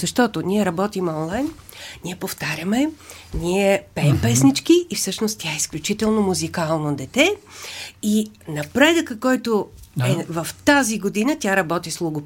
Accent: Plovdiv, Plovdiv Province, Bulgaria; Вчера имах занимание с децата в Пловдив, защото аз съм от Пловдив.

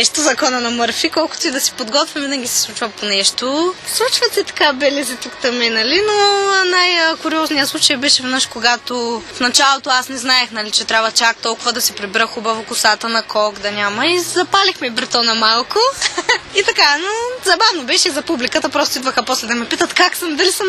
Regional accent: Veliko Tarnovo, Veliko Tarnovo Province, Bulgaria; Аз също съм от Велико Търново.

